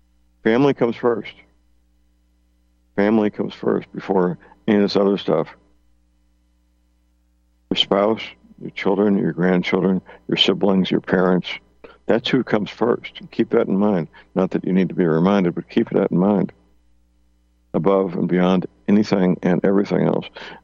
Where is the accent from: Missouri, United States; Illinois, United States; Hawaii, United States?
Missouri, United States; St. Louis; There's a large Muslim community in my hometown, St. Louis.